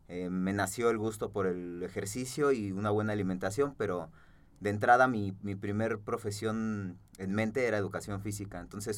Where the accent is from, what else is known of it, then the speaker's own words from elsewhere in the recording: State of Mexico, Mexico; Yo soy del Estado de México, nací en el Estado de México y hasta la fecha sigo viviendo en el lugar donde nací.